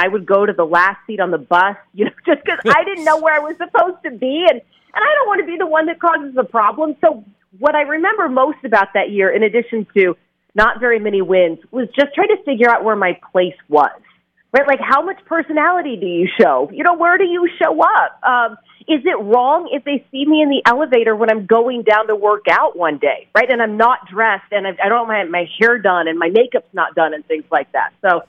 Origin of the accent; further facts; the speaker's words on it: Texas, United States; I grew up in Texas. I went to Southern Methodist University in Dallas.